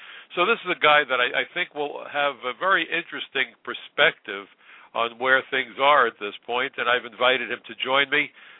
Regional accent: New York, United States; ever since 9/11, as a New Yorker, as an American, I decided that with my perspectives, my experiences

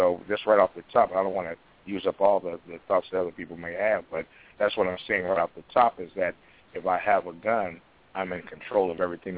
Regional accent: Chicago, Illinois, United States; if they're like from my hometown right now, you know what I'm saying, the wild, wild Midwest city of Chicago

